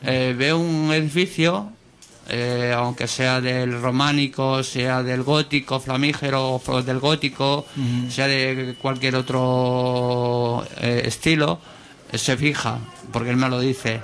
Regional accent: Galicia, Spain; Yo parlo una mica catalán, ¿no? Pero yo soy gallego, ¿no?

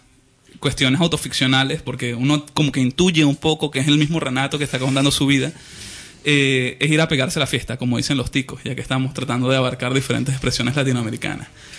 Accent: Caracas, Capital District, Venezuela; Yo soy de Caracas. Y a mí me gusta muchísimo esa ciudad.

